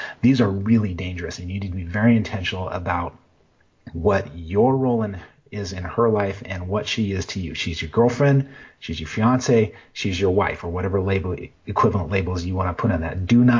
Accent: Denver, Colorado, United States; There's some researchers in Denver, in my hometown, and also some researchers in Australia

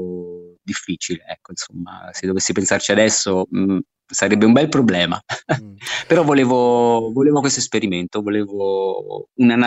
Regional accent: Perugia, Umbria, Italy; born there; now in Rome, Italy; Io sono perugino di nascita, però vivo a Roma da metà della mia vita.

